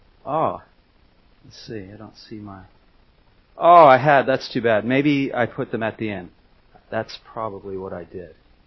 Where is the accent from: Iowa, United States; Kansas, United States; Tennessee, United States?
Kansas, United States; now in Dunedin, New Zealand; and I'm a member of Caversham Community Church in Dunedin. We've been there a couple years, and I'm from Kansas, USA.